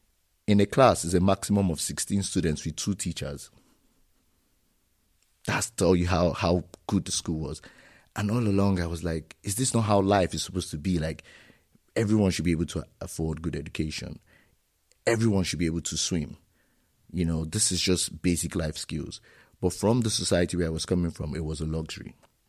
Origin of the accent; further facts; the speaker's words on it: Nigeria; now in Germany; I'm Nigerian, and my first degree is in psychology.